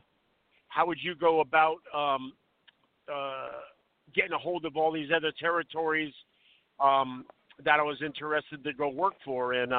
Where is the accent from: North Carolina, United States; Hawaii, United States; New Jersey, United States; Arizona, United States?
New Jersey, United States; I grew up in New Jersey, and I grew up watching the WWF